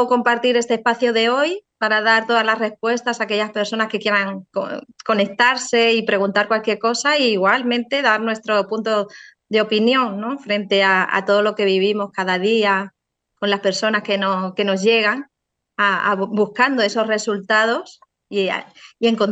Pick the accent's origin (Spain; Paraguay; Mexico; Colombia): Spain; now in Cádiz, Spain; yo soy de España, como tú has dicho, yo vivo en la provincia de Cádiz, en el sur de España.